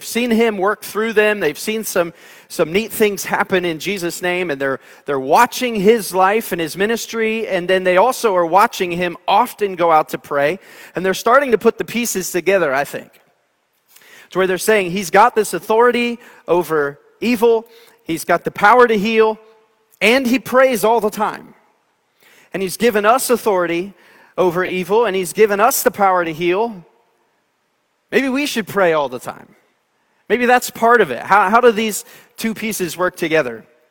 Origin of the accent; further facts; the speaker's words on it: East Coast, United States; Growing up on the East Coast, we would go to the beach from time to time in the Atlantic Ocean